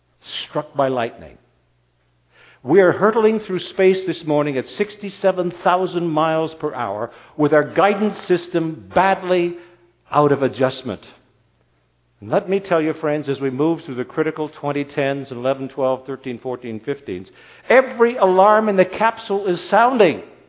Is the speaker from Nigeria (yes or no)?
no; Canada; Tens of thousands of birds in my home country of Canada